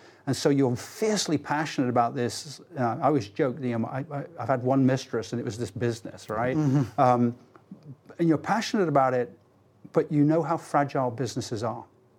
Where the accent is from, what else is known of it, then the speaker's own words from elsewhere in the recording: United Kingdom; Grew up in the UK. Yeah. I always answer people with no fixed abode